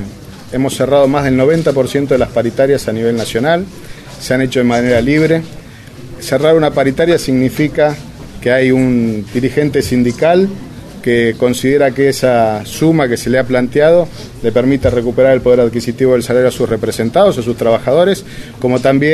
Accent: Argentina; Nosotros tenemos que pensar como argentinos

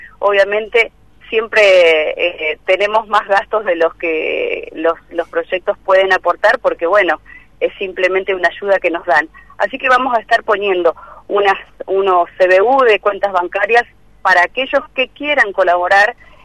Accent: Entre Ríos, Argentina; also born or lived in Buenos Aires Province; Yo sí soy bonaerense, pero desde muy chiquita me crié en Entre Ríos. Ya todos me dicen … ¿viste? Así que bueno, me considero muy muy felizmente de esta provincia

